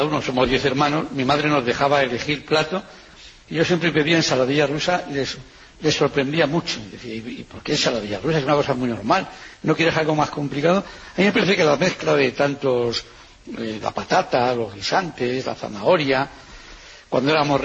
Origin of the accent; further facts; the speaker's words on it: Gijón, Asturias, Spain; Sin duda, soy de Gijón, no puede ser más que la fabada.